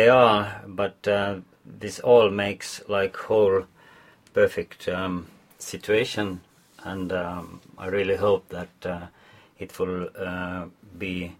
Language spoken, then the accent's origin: English; Estonia; and I'm from Estonia, and here in Orville there are a lot of different nationalities